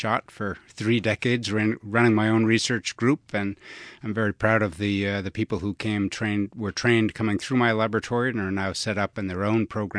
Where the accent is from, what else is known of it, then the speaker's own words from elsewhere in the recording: Boston, Massachusetts, United States; in New England, there are people growing up in Boston who are lake people and look north, and there are, there's ocean people who look south, and we were one of those lake families.